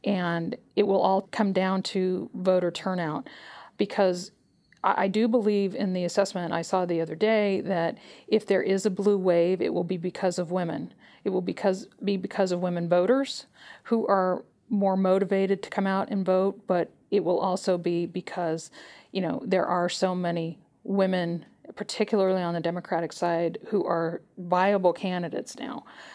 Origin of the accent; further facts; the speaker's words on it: California, United States; the largest states like my home state of California or New York or Florida